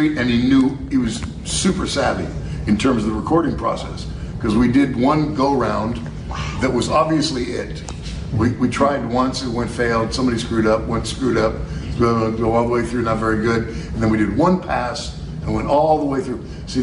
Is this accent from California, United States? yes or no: yes; San Francisco, California, United States; I thought, we're from San Francisco.